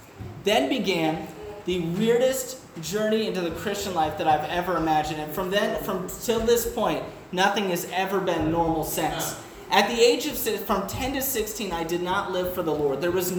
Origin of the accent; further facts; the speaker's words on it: Michigan, United States; also born or lived in Charlotte, Michigan; So I was saved at the age of 10 at Needmore Baptist Church in Charlotte, Michigan. I grew up in Michigan, right outside of Lansing.